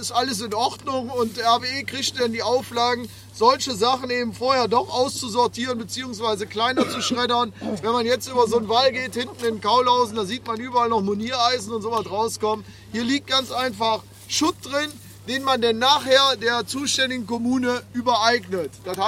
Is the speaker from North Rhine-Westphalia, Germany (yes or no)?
yes; Kuckum, North Rhine-Westphalia, Germany; born there; Ich bin hier geboren, mein Opa ist hier geboren, väterlicherseits komme ich dann eher aus Hochneukirch, aber meine Familie ist hier in Kuckum viele Jahre, Jahrzehnte verwurzelt.